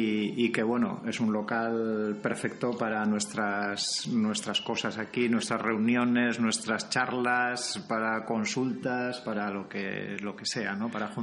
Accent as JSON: {"language": "Spanish", "town": "Hernani", "region": "Basque Country", "country": "Spain", "lives_now": "San Sebastián, Spain", "said": "Yo soy de Hernani, he sido, antes de ser socio del Club Vasco de Camping, lo he sido del Mendizmendi de Hernani. Me vine a vivir a Donosti hace ya unos cuantos años, hace 20 y tantos años"}